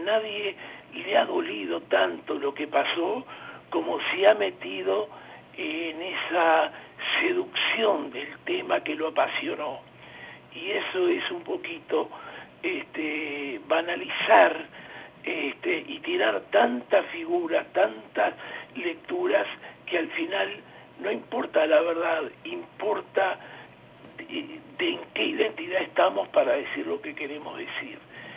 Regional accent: Uruguay; Por otra parte, estuve en Chile, yo soy uruguayo

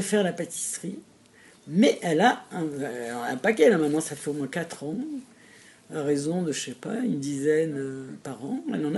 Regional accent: Tunisia; moved away as an adult; moi je suis né dans la culture française, je suis né en Tunisie, mais dans la culture française. J'étudie à l'école, j'ai le lycée en Tunisie, ensuite je fais la fac en France.

